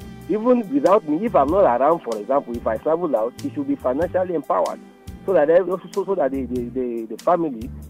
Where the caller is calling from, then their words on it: Aguda, Lagos, Nigeria; I'm calling from Aguda.